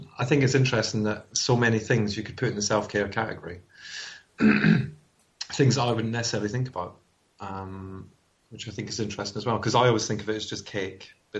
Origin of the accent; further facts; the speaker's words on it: Scotland, United Kingdom; I'm anglified Scottish, I believe.